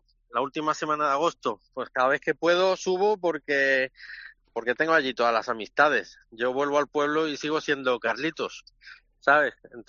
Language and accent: Spanish; Collado Mediano, Community of Madrid, Spain; Yo siempre me considero de Collado Mediano. A mí me hablan y yo soy de Madrid, yo soy de Collado Mediano, concretamente. Entonces, yo llevo Collado Mediano muy dentro de mi corazón y muy dentro de mi mente también.